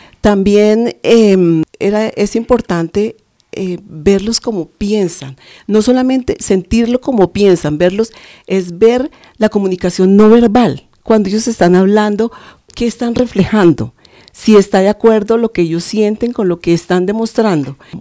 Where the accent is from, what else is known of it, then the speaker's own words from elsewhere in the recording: Suárez, Tolima, Colombia; yo soy de Suárez, Tolima